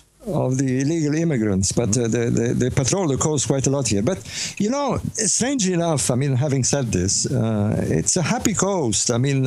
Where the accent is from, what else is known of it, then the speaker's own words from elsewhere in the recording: Alexandria, Alexandria Governorate, Egypt; moved away as an adult; also born or lived in Cairo; I was born in Alexandria in 1948, and I grew up there, and I left Egypt when I was 19, before the Six-Day War in 67.